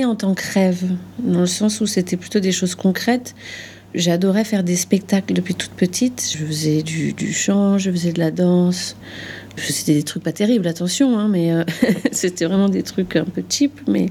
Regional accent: Rezé, Pays de la Loire, France; also born or lived in Paris; Je suis née à Paris, mais on est parti tout de suite avec mes parents à Rezé, c'est à côté de Nantes, Loire-Atlantique.

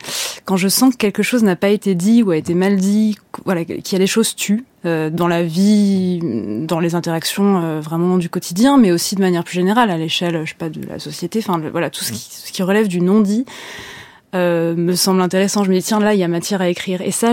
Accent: Rezé, Pays de la Loire, France; je viens donc de Rezé, une petite ville à côté de Nantes

